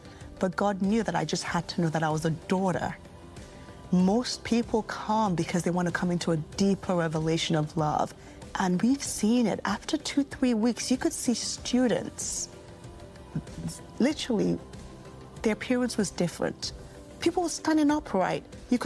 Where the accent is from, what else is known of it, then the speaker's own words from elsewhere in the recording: Brooklyn, New York, United States; I'm also from Brooklyn, New York.